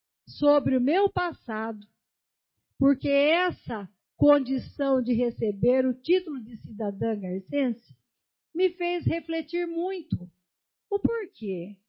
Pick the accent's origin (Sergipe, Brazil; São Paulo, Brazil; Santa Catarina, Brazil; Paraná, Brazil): São Paulo, Brazil; Bauru; also born or lived in Dois Córregos; eu que vim lá de Bauru, que minha mãe decidiu me ter lá em Dois Córregos.